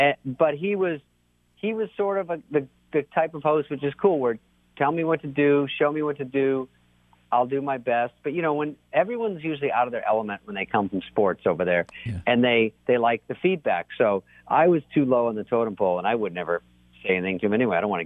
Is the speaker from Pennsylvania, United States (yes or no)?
no; Scottsdale, Arizona, United States; I used to go to Diamondbacks games, and I'm from Scottsdale.